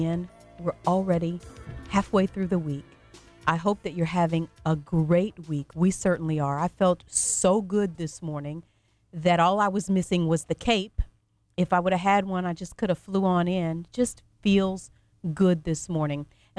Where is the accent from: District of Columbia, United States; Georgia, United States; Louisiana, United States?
Louisiana, United States; We grew up in Avoyelles Parish